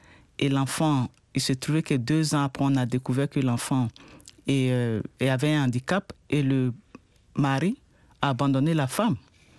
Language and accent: French; Côte d’Ivoire; Oui, en effet, je suis de la Côte d'Ivoire et ce n'est pas une situation isolée